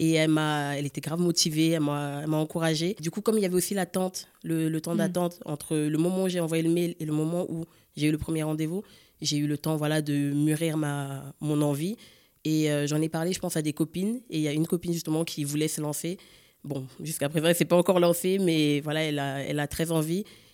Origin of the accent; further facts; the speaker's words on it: Cameroon; en tout cas camerounaise, parce que je suis camerounaise